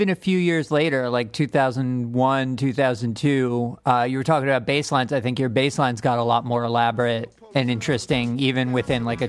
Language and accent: English; Seattle, Washington, United States; So growing up in Seattle, I know there was a little bit of a split in the scene between what was going on in the city and what was going on in the burbs.